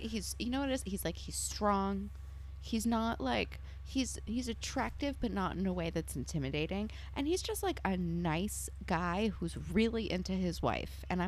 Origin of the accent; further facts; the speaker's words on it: New Jersey, United States; where I grew up in Jersey, like, we had like an Elks Lodge and stuff.